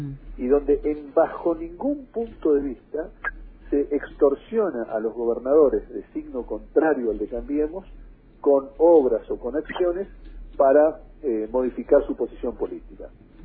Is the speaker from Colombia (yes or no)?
no; Misiones, Argentina